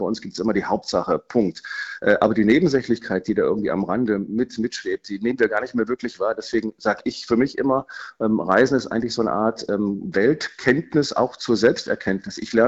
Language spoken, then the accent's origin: German; Germany; wenn ich zurückkomme in meine Heimatstadt in Hamburg oder München, dann merke ich erstens, wie toll dieses Land ist, dieses tolle Deutschland